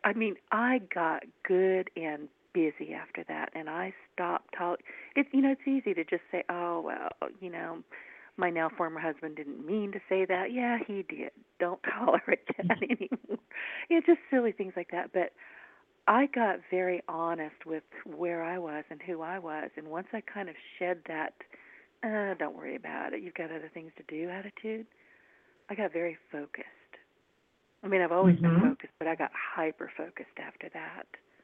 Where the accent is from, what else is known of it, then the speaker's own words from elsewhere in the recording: the South, United States; accent: Southern; Here I am with my little Southern accent, her with her New Jersey.